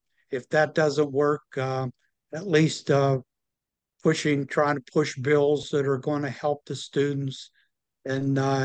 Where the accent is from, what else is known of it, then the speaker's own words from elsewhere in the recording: Morgantown, West Virginia, United States; I grew up in Morgantown. Age 19, I joined the Marine Corps. Spent 26 years in the Marine Corps. Retired in 98 as major. Came back here